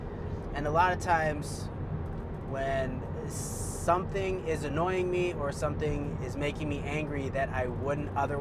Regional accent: Maryland, United States; I'm from Montgomery County. Anyway, I really like … I don't know if it has anything to do with we were both raised basically in the same place, pretty much.

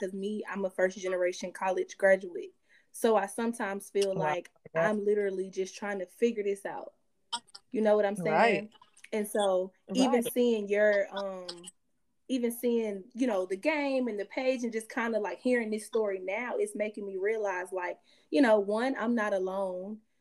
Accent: Atlanta, Georgia, United States; now in Kansas City, United States; So I'm from Atlanta, but I live in Kansas City, Missouri right now for work.

